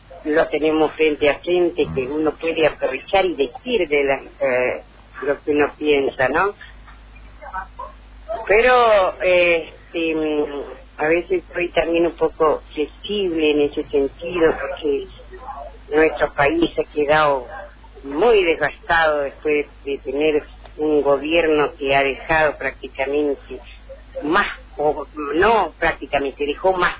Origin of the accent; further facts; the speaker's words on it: Añatuya, Santiago del Estero, Argentina; soy santiagueña de Añatuya. Y bueno, trabajo mucho allá en mi pueblo.